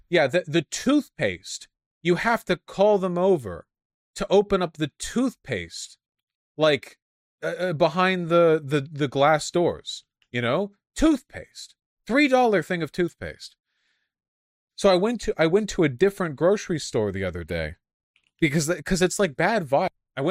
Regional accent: Beverly Hills, California, United States; And keep in mind, I grew up in Beverly Hills. Beverly Hills is a very, very safe neighborhood.

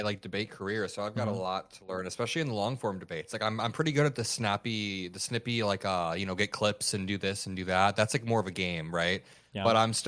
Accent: Indiana, United States; there was a vigil in my hometown, like a really small hometown in Indiana

